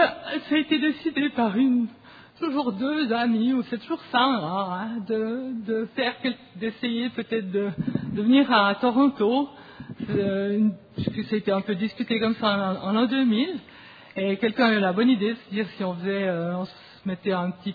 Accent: Switzerland; je viens de la Suisse et je suis heureuse.

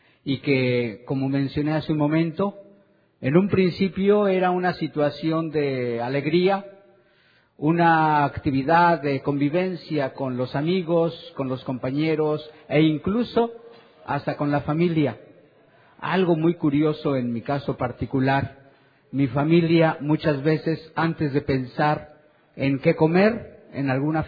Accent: San Miguel de Allende, Guanajuato, Mexico; en el estado de donde vengo, de Guanajuato, o en la ciudad específicamente de San Miguel de Allende

